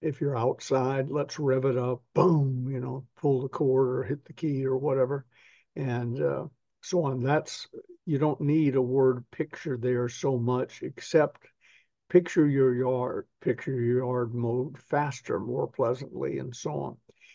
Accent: the South, United States; I'm from the South. We all talk a lot, most of us.

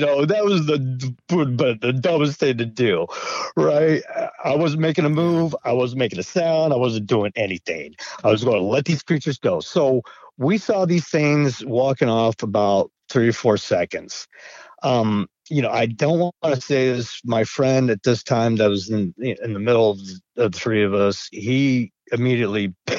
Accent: Idaho, United States; I grew up in Idaho. And, you know, I spent my summers in a town of Cascade and a town of Stanley, Idaho.

